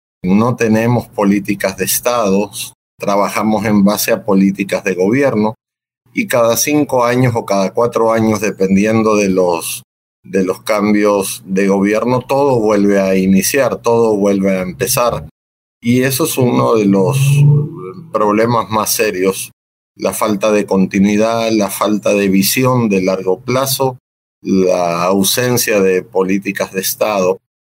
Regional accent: Uruguay; born there; moved away as an adult; also born or lived in Venezuela; Bueno, yo nací en Uruguay. Soy uruguayo de nacimiento. Luego viajé a Venezuela a estudiar, allá por el año 83. Ahí me formé en filosofía

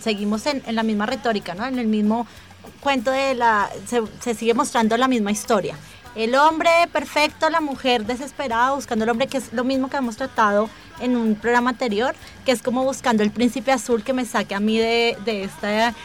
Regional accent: Colombia; born there; Yo nací en Colombia, nací en un país latinoamericano donde vienen con unas costumbres bastante patriarcales

